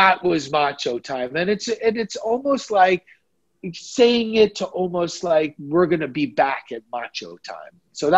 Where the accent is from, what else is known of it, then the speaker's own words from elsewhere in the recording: New York City, New York, United States; And of course I was brought up in New York City